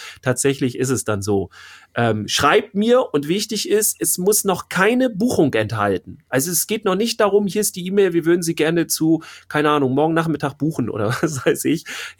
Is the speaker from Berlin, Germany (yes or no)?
no; Schleswig-Holstein, Germany; ich komme ja jetzt nicht aus Mitte Deutschland, so wie du auch. Wir sind ja die Nordlichter hier, also Schleswig-Holstein, etwas weit draußen.